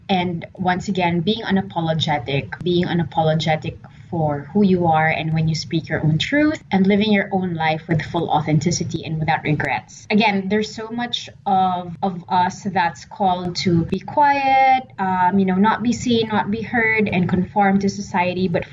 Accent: Manila, Metro Manila, Philippines; from Manila in the Philippines.

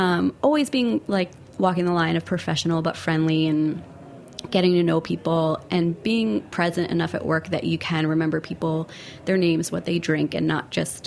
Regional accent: New Haven, Connecticut, United States; now in New York, United States; I'm from right outside of New Haven, Connecticut, so not far away. I've been in New York about 12 years since right after college.

